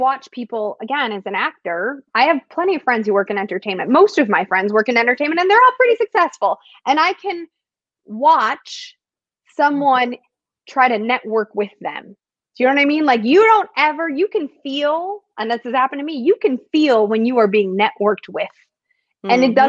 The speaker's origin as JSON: {"language": "English", "town": "Chicago", "region": "Illinois", "country": "United States", "said": "For years, I'm from Chicago, he's from Chicago, he lived in Chicago."}